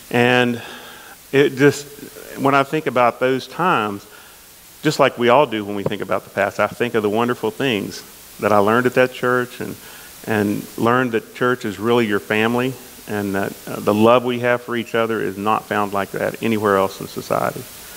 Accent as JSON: {"language": "English", "town": "Elkview", "region": "West Virginia", "country": "United States", "tie": "born or raised there", "said": "I grew up in the Church of Christ at Elkview. My father was an elder there."}